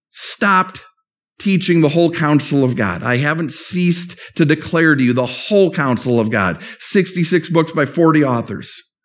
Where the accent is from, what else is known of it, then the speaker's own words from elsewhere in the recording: St. Paul, Minnesota, United States; Evangelical Free Church, based up in my hometown in St. Paul